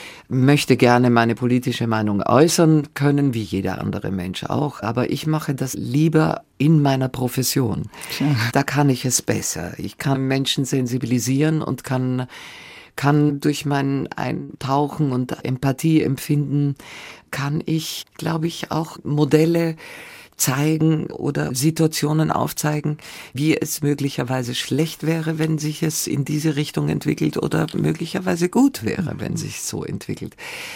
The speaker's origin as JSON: {"language": "German", "country": "Greece", "said": "Das waren so die Andock-Momente an meine Heimat wieder zurück. Und immer wieder, ja, kommt so bei mir so die... Ach, gehe ich zurück nach Griechenland"}